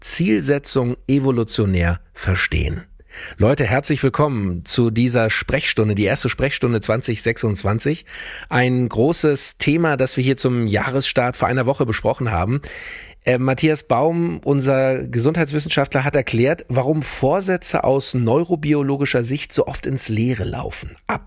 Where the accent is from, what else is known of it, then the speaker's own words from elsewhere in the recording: Frankfurt, Hesse, Germany; auch bei uns in Frankfurt in der Heimat ist auch Schnee gefallen.